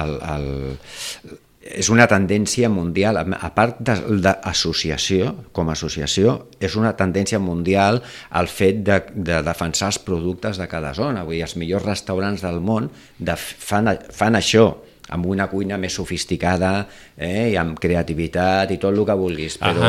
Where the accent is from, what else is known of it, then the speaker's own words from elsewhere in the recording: Sitges, Catalonia, Spain; clar, som de Sitges